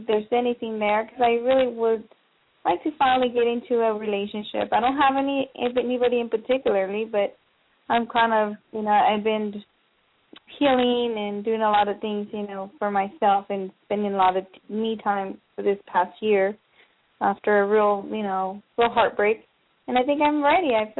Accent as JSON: {"language": "English", "town": "Los Angeles", "region": "California", "country": "United States", "said": "From Los Angeles, California."}